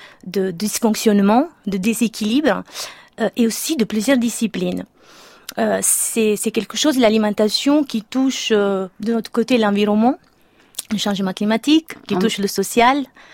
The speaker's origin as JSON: {"language": "French", "country": "Italy", "lives_now": "France", "said": "mon origine, je suis italienne"}